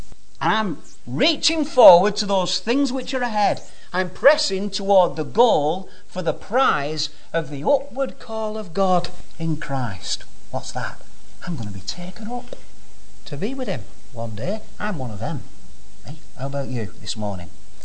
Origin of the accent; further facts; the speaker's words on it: England, United Kingdom; I'm an Englishman. Through and through, I guess, if I'm being honest. British citizen, that's what it says on my passport.